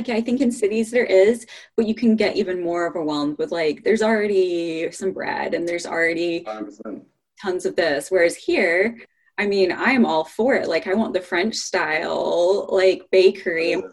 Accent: United Kingdom; now in United States; I'm originally from England and I just keep getting progressively like further and further west.

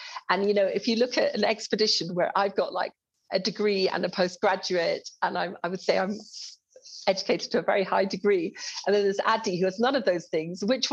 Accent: Uganda; now in United Kingdom; I was brought up in Uganda, in the East Africa, overlooking the Ruwenzori Mountains, the Mountains of the Moon.

